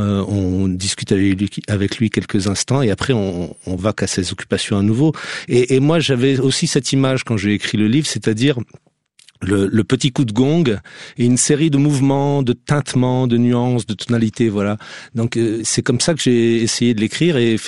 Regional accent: Madagascar; also born or lived in Strasbourg, France; je suis né, à Strasbourg, c'est pas tout à fait au bord de l'eau, mais ensuite j'ai passé mon enfance en Afrique et dans l'océan Indien, Madagascar

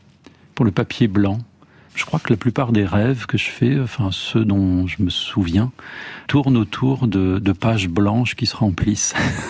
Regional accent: Rennes, Brittany, France; D'ailleurs, je suis rennais. Vous voyez, je le voyais à Rennes quand j'étais étudiant

